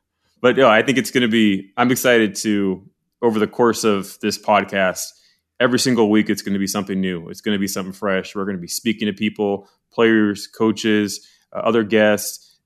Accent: San Diego, California, United States; California. That's correct. San Diego.

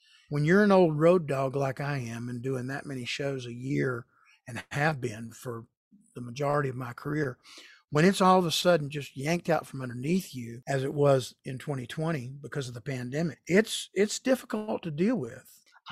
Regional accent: Marietta, Georgia, United States; we had a little children's church in our church in my hometown of Marietta, Georgia.

